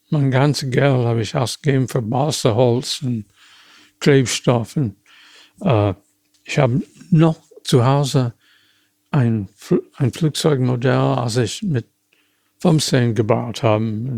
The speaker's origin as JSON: {"language": "German", "country": "United States", "second_language": "German", "said": "Ich komme aus den USA."}